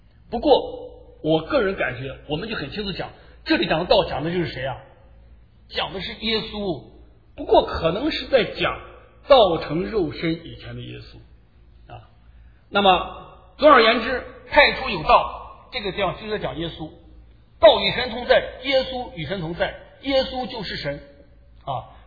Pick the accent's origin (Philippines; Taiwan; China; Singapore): China; 我们中国人马上想到道哈。